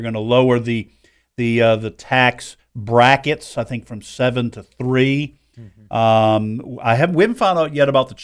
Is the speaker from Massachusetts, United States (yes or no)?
yes; Boston, Massachusetts, United States; Now my wife is from Mississippi. I'm from the Boston area.